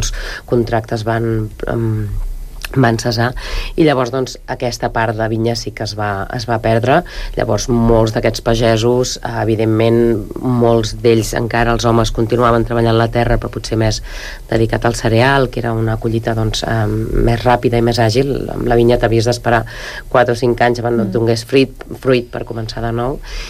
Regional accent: Catalonia, Spain; quan els que som del Bages, no? Traiem pit dient, doncs, que tenim un passat vitivinícola important

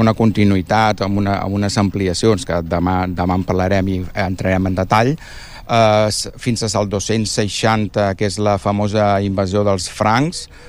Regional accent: Tarragona, Catalonia, Spain; Bé, com aquí parlo com a tarragoní, i per mi és un orgull.

